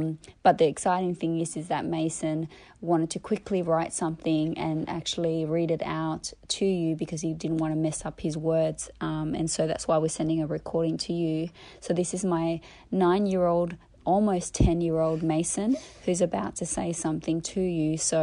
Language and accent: English; El Salvador; I know you said … It is pronounced … because I'm from El Salvador, which is Central American.